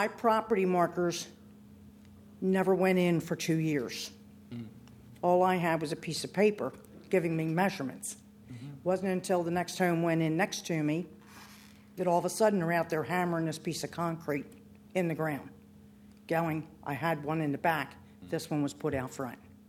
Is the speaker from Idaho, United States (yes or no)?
no; Delaware, United States; moved away as an adult; And I am from Newcastle County previously. I moved down here 6 years ago